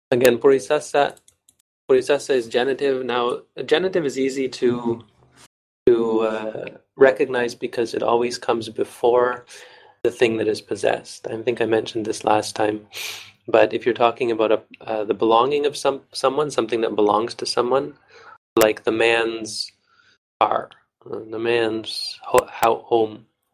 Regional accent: Varanasi, Uttar Pradesh, India; but if you come from somewhere, I come from Varanasi, then you use asma.

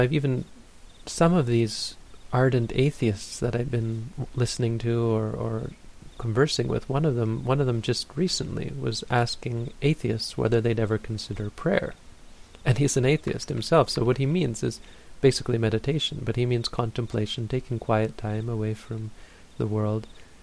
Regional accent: Ontario, Canada; I was just a kid growing up in Northern Ontario, Canada.

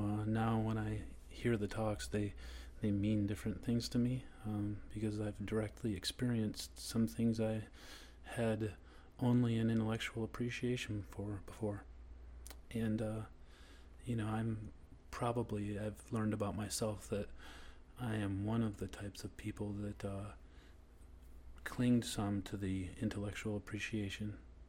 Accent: New York, United States; New York, and I just completed my program.

